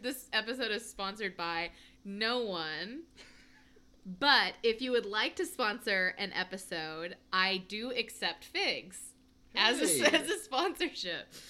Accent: Choctaw, Oklahoma, United States; So we're both from Choctaw

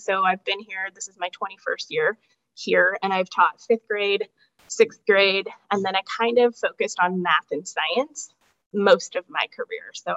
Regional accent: Pullman, Washington, United States; I'm one of those fortunate people who can say I grew up in Pullman.

